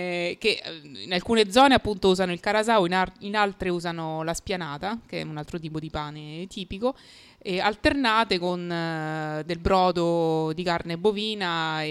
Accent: Rome, Lazio, Italy; In realtà io provengo da Roma, nel senso che sono nata qui, ma non la mia famiglia, che invece è di origini sarde.

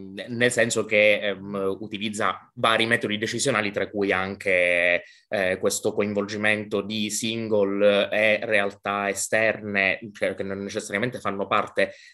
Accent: Palermo, Sicily, Italy; now in Pisa, Italy; io sono nato e cresciuto a Palermo ma abito a Pisa

